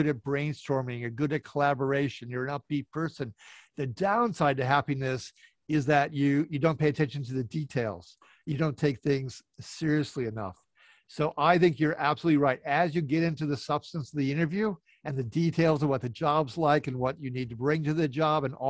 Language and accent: English; Minnesota, United States; I guess I was raised in Minnesota, and we have the expression Minnesota Nice Syndrome.